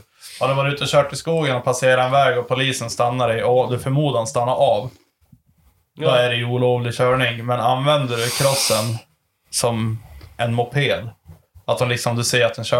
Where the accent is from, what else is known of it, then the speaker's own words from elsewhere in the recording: Bjurholm, Västerbotten County, Sweden; det tänkte jag på sist nu när jag var hemma i Bjurholm